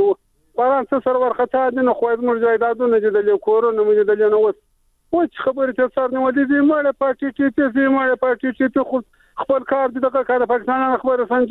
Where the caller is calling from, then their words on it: Kandahar, Afghanistan; ملکندار ولایت